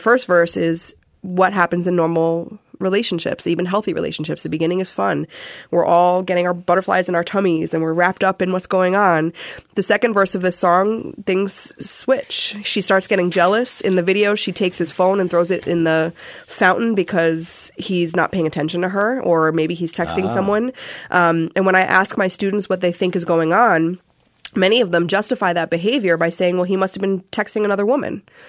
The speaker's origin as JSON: {"language": "English", "town": "New York City", "region": "New York", "country": "United States", "tie": "born or raised there", "said": "And, you know, I grew up in New York City and some of that hip hop from when I was a kid is not great, but I love it and it's okay."}